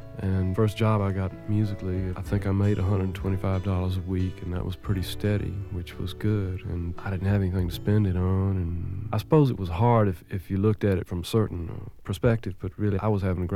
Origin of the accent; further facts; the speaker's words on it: Memphis, Tennessee, United States; also born or lived in Shreveport; I'm from Memphis, Tennessee. My family is actually one of the first families there.